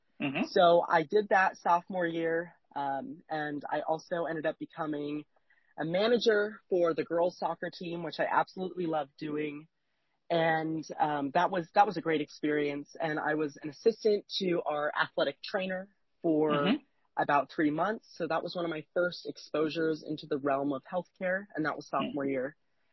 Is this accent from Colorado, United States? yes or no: yes; Denver, Colorado, United States; also born or lived in San Diego; I grew up in San Diego. I went to kindergarten through second grade here. And then I moved back to Denver, Colorado, and lived in some of the surrounding areas there.